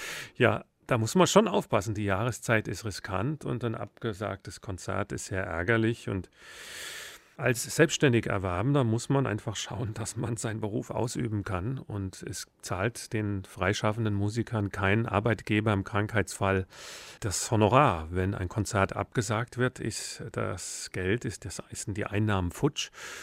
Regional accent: Kiedrich, Hesse, Germany; wie oft ich irgendwo auf der Welt in Australien gefragt wurde, woher kommen Sie? Wenn ich dann Kiedrich gesagt habe

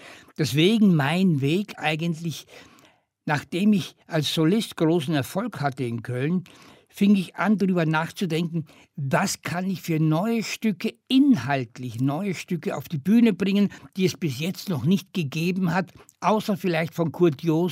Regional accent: Carinthia, Austria; Also es war ungefähr auf 900 Meter Höhe, wo ich groß geworden bin, ja.

